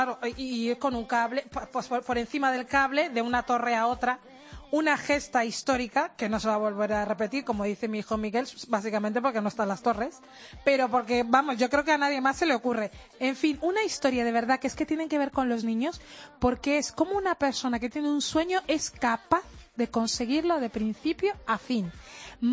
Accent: Equatorial Guinea; decide ir a mi país de origen, Guinea Ecuatorial

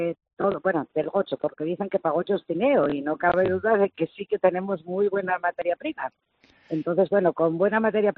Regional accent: Pravia, Asturias, Spain; born there; en Asturias nací, y lo que pasa es que nací en Pravia, hija de padres moscones, y luego me casé con Álvaro en el 79

